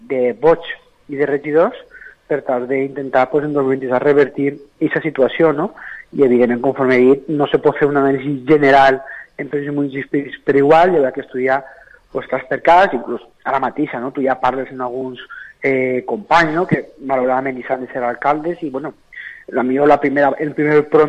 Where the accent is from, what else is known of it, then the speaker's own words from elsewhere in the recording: Alcora, Valencian Community, Spain; la gran sort de poder tornar a continuar sent l'alcalde del meu poble